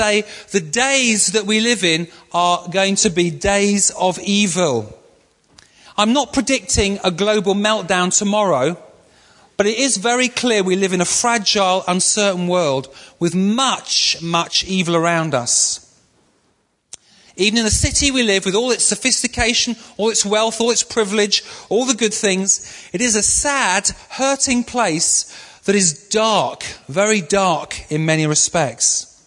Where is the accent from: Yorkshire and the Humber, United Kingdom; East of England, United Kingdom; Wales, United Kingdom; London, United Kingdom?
Yorkshire and the Humber, United Kingdom; Being a Yorkshireman myself, appreciate these things.